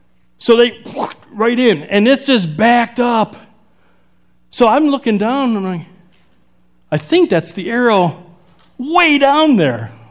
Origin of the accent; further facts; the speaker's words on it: Chicago, Illinois, United States; I was raised in Chicago.